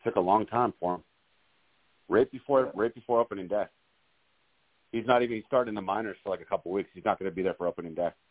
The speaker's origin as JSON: {"language": "English", "region": "Connecticut", "country": "United States", "said": "I'm from Connecticut. I hope Ohtani took the Huskies."}